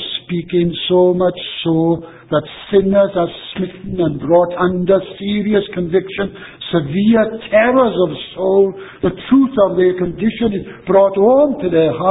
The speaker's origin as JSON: {"language": "English", "region": "Wales", "country": "United Kingdom", "said": "not just because I'm a Welshman"}